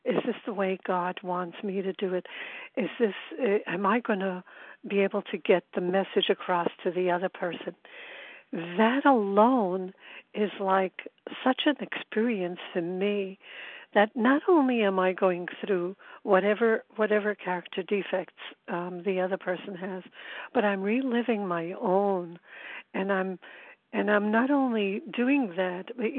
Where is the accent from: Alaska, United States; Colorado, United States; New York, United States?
New York, United States; Brooklyn; I'm from Brooklyn, recovered, and extremely grateful to be on this line.